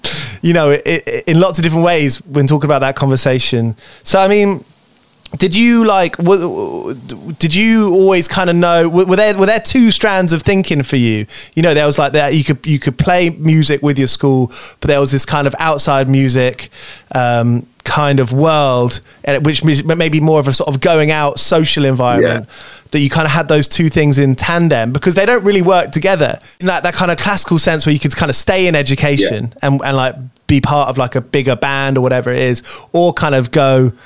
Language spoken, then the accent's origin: English; London, United Kingdom; your life growing up in London now, you know, in the last 30 odd years or however old you are. I'm 32, you know, but like, you know, that kind of this time of living in London